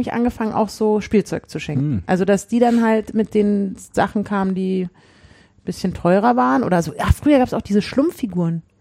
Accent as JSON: {"language": "German", "region": "Berlin", "country": "Germany", "said": "wir kommen alle aus Berlin"}